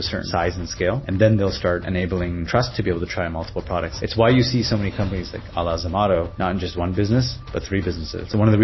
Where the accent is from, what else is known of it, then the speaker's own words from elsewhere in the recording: United States; So my background's pretty simple. Born and raised in the States.